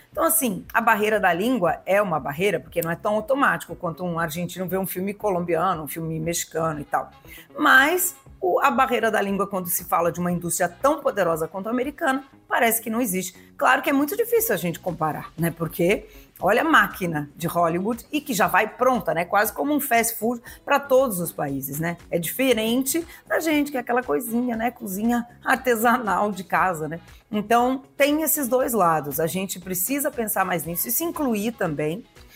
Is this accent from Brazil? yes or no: yes; Brazil; esqueça que brasileiros são latinos também. Somos latinos diferentes, porque falamos português, mas a gente é latino.